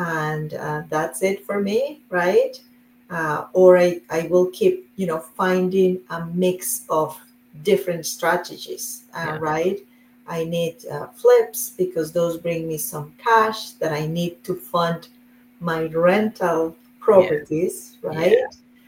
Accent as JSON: {"language": "English", "country": "Colombia", "tie": "born or raised there", "second_language": "English", "said": "But I am from Colombia in South America, and I grew up with there."}